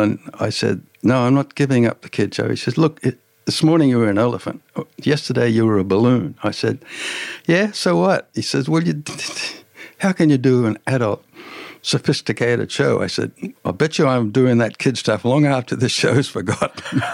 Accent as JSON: {"language": "English", "town": "Tamworth", "region": "New South Wales", "country": "Australia", "tie": "born or raised there", "moved": "yes", "said": "I grew up in Tamworth, but it's Tamworth 20 times bigger now. When I was a kid, it's still dirt roads."}